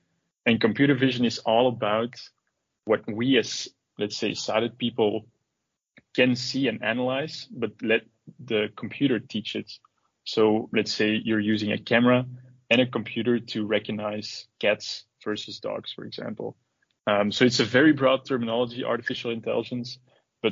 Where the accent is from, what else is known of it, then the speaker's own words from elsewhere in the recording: Antwerp, Flanders, Belgium; I actually was born and raised in Belgium in a town called Antwerp. Basically, I'm a 26-year-old computer engineer.